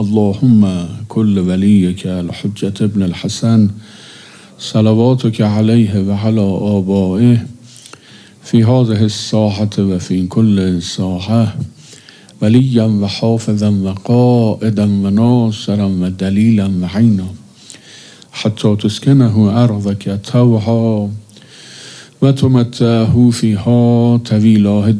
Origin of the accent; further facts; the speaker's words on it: Tehran, Tehran Province, Iran; ما چون در تهران هستیم و بچه تهران هستیم،